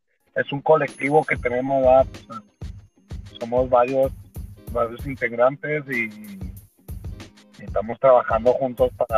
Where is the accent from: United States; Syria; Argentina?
United States; El Paso, Texas; Sí, los cuatro somos de Texas. De aquí del Paso. Del Paso, ¿verdad? Somos de, ya sea El Paso o de Juárez, pues, que es la ciudad que está del otro lado de la frontera. Pues somos chicos de fronterizos.